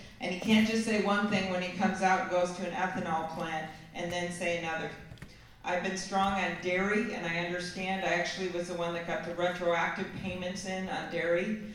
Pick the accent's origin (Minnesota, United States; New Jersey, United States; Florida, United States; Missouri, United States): Minnesota, United States; You all know I'm from Minnesota, and I can see Iowa from my porch.